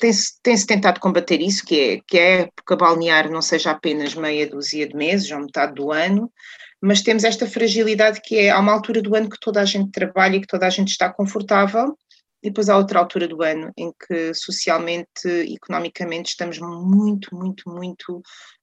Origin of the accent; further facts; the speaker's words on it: Algarve, Portugal; eu nasci e cresci no Algarve, depois fui-me embora e voltei